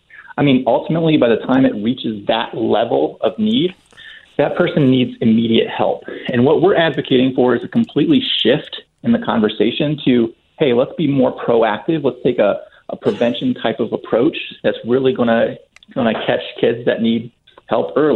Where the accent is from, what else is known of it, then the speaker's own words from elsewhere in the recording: Ohio, United States; also born or lived in Germany; Yeah, well, Ohio, but Germany before that.